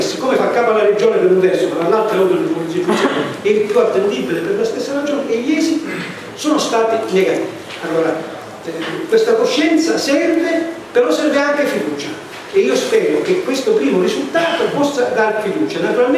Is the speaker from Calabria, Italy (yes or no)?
yes; Calabria, Italy; io sono calabrese e sono tornato in Calabria perché amo la Calabria dalla prima sera dove io mi trovavo fuori dalla Calabria.